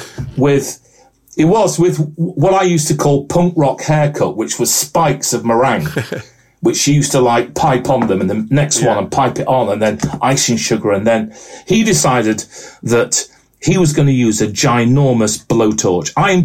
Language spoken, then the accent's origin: English; England, United Kingdom; I'm an Englishman in Scotland.